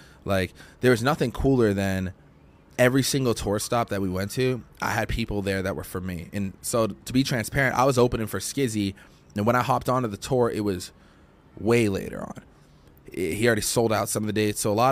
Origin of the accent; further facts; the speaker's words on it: Boston, Massachusetts, United States; ended it in Boston, in my hometown, so my home city.